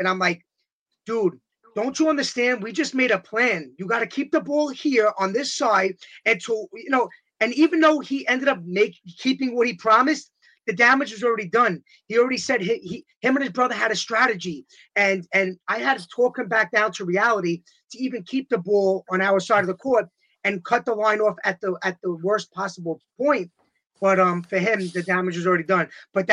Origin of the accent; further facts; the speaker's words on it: New York, United States; And I'm from New York.